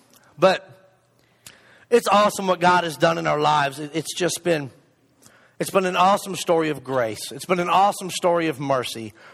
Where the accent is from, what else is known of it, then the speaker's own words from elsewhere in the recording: Flint, Michigan, United States; born there; Well, I'm a Yankee. Just thought I'd throw it out there, let you guys know. I'm a Yankee. I was born in Flint, Michigan.